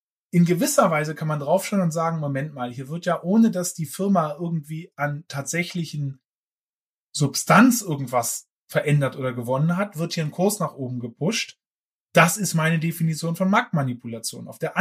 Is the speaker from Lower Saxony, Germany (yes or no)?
yes; Lower Saxony, Germany; now in Berlin, Germany; So, ich bin ja Berliner, ne? Wie du weißt. Ursprünglich dann aus Friesland aufgewachsen